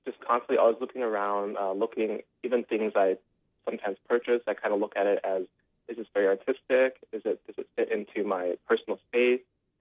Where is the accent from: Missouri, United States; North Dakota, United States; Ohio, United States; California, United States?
North Dakota, United States; Arvilla; I grew up in a town called Arvilla, North Dakota. It's a little bit west of Grand Forks, a small town.